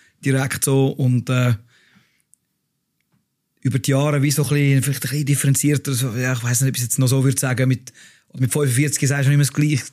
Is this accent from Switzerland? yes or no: yes; Adliswil, Zurich, Switzerland; Ich bin in Adiswil aufgewachsen.